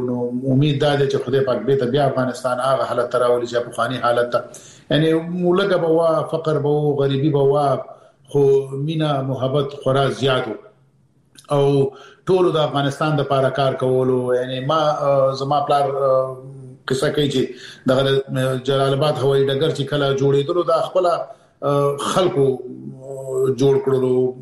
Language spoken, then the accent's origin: Pashto; Peshawar, Khyber Pakhtunkhwa, Pakistan; زه پېښور کې د اول سیب نه نیولې تر 12 پورې مالته درس ویلې دی.